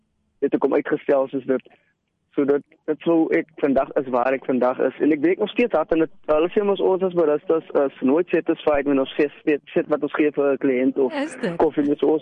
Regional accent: Mitchells Plain, Western Cape, South Africa; ek het opgegroei in Mitchells Plain

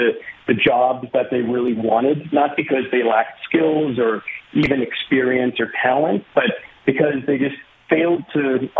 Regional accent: North Battleford, Saskatchewan, Canada; moved away as an adult; now in San Francisco, United States; I'm very proud to be from Saskatchewan. I grew up in North Battleford in Prince Albert, went to Carleton High School, and shortly after I graduated from university, I took the move down to San Francisco

